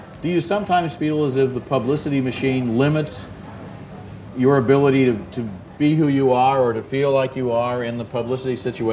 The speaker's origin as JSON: {"language": "English", "town": "Chicago", "region": "Illinois", "country": "United States", "said": "Nobody had heard of me. I was from Chicago, which, you know, and so forth and so on."}